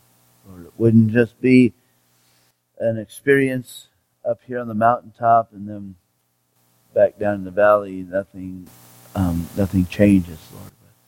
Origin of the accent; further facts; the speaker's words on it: California, United States; I'm from California. I got two girls.